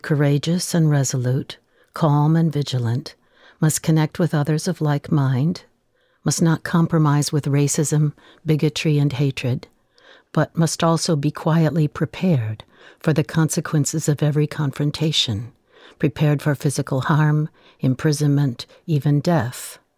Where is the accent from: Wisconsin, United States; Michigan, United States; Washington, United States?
Michigan, United States; I'm from Michigan.